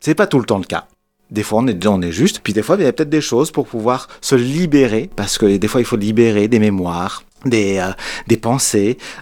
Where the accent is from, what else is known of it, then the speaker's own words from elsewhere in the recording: France; puisque moi j'ai grandi en France